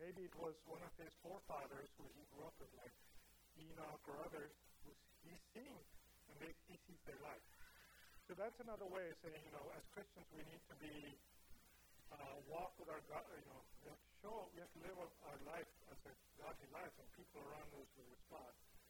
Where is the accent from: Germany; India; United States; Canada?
India; I grew up in India, where it's less than 1% where it's evangelical Christian